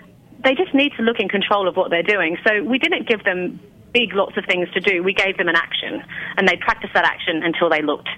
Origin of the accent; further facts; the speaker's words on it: Australia; moved away as an adult; now in London, United Kingdom; I moved from Australia to London at 21 and have been in London ever since.